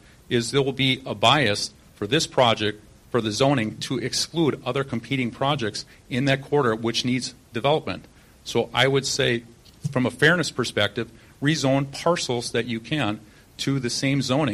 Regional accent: West Milwaukee, Wisconsin, United States; I grew up in West Milwaukee near Miller Park my entire lifetime.

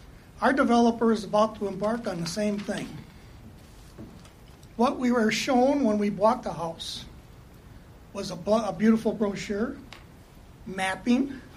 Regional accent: Wisconsin, United States; also born or lived in Virginia; In 2007, I came from Virginia. I lived in Wisconsin my life, went 10 years out to the East Coast to work.

